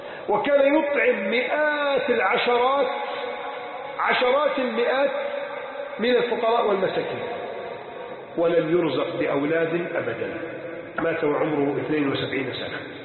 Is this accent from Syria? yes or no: no; Egypt; بلدنا مصر